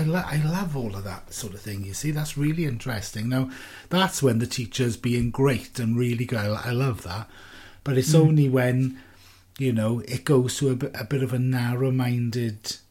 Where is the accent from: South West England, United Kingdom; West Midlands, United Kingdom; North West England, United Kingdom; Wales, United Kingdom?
Wales, United Kingdom; I'm being Welsh.